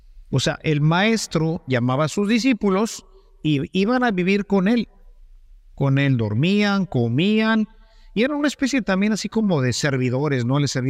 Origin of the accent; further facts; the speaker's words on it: Monterrey, Nuevo León, Mexico; ahí en mi tierra, ahí en Monterrey